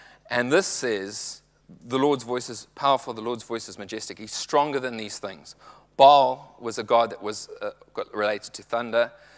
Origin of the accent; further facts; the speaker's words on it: KwaZulu-Natal, South Africa; the place I grew up in South Africa. It's on the East Coast, probably most well known for the Anglo-Zulu War area, but it's a very tropical climate. The ocean's really warm.